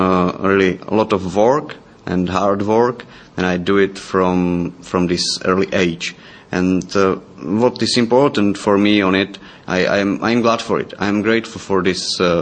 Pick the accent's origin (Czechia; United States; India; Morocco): Czechia; English is a second language; and I'm from Czech Republic.